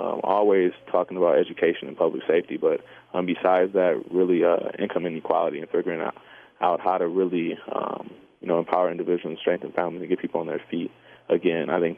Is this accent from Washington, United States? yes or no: no; Inkster, Michigan, United States; So right now, Inkster is my hometown.